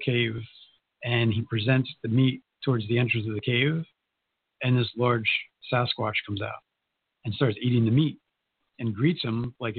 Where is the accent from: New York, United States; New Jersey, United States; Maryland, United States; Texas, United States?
New Jersey, United States; Budd Lake; That's why I grew up in Bud Lake.